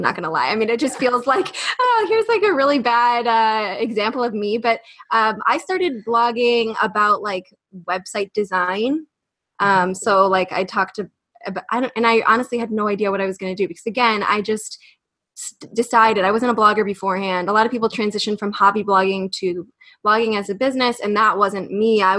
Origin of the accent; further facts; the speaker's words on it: United States; We're from the States, but he moved to Hungary, I don't know, 5-6 years ago.